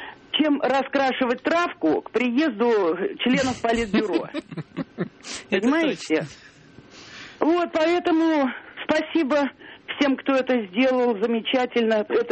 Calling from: Zelenograd, Moscow, Russia; Я из Зеленограда.

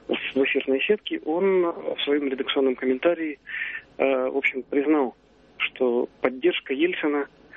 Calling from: Vladivostok, Primorsky Krai, Russia; я звоню вам из Владивостока.

